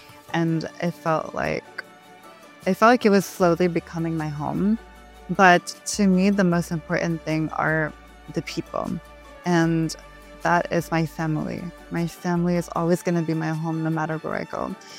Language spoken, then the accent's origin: English; Kitchener, Ontario, Canada; born there; also born or lived in Quebec City; Okay, so I was born here in Kitchener, Waterloo. I was born in the Grand River Hospital, which was back then called KW Hospital.